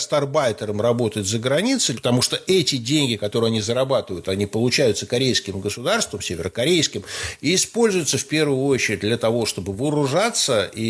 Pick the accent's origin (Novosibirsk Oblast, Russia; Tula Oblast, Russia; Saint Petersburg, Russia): Saint Petersburg, Russia; я как тоже уроженец Ленинграда, у которого тоже значительная часть предков умерла в блокаду или погибла на Ленинградском фронте